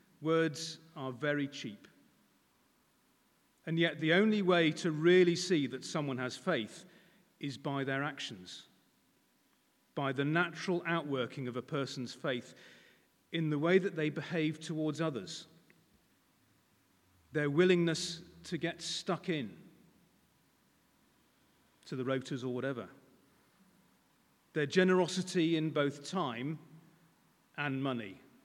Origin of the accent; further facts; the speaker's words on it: Stafford, West Midlands, United Kingdom; In the Open Brethren Church where I grew up in Stafford